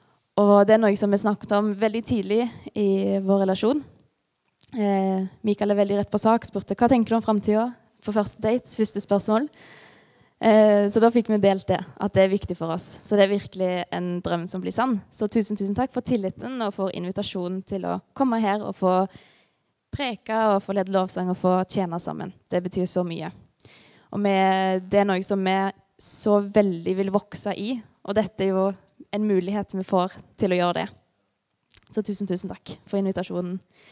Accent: Sandnes, Rogaland, Norway; also born or lived in Haugesund / Bergen / Halden; now in Fredrikstad, Norway; Vi bor i Fredrikstad. Mikael er fra Fredrikstad, og jeg er fra Sandnes. Men har bodd litt rundt i landet, bodd litt i Haugesund-området, bodd litt i Bergen og bodd i Halden, og nå er det Fredrikstad. Jeg er 25 år, så jeg er relativt ung.

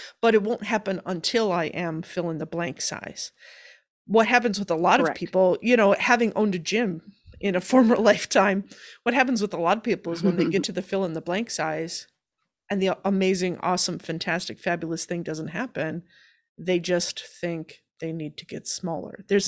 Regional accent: Wisconsin, United States; I grew up in Wisconsin. You know, I grew up with a very Midwestern values kind of heritage, right?

